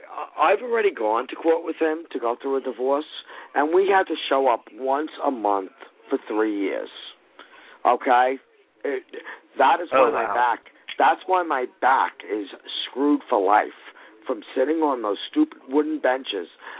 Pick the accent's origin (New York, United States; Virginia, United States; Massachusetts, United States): New York, United States; Long Island; I'm from Long Island, New York, near the water, near the Atlantic Ocean.